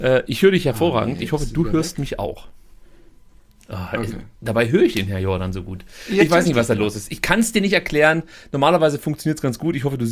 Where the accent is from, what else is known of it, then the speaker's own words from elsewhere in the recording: Germany; Ja, aber das hat mich beschämt als Deutscher